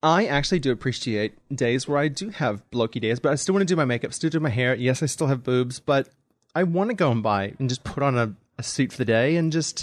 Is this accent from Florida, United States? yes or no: no; St. Louis, Missouri, United States; But like St. Louis Blues, my hockey team back home as well.